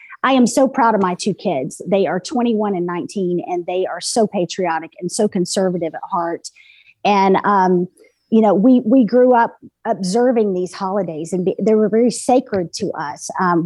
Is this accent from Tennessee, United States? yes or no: yes; Memphis, Tennessee, United States; born there; I have a family full of vets. And so we grew up loving this country, loved what it stood for. I was born in Memphis, Tennesse